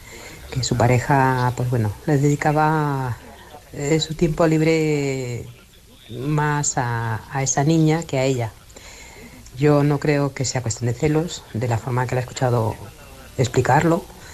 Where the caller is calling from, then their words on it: Barcelona, Catalonia, Spain; de Barcelona.